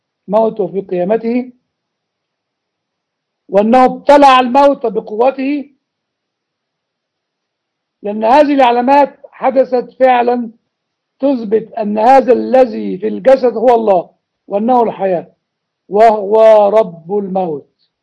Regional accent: Upper Egypt, Egypt; في نقطة نسميها عندنا في الصعيد يقول لك نغزة

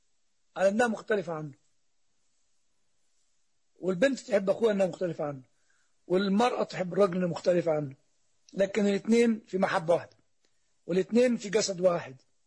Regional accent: Upper Egypt, Egypt; وإن كان عندنا في الصعيد في قريتنا بالذات

